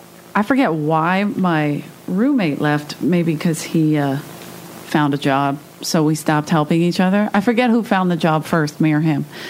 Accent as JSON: {"language": "English", "town": "Philadelphia", "region": "Pennsylvania", "country": "United States", "tie": "born or raised there", "lives_now": "Los Angeles, United States", "said": "I grew up on the East Coast in South Philly, where you could take a bus or a train to Boston for $8."}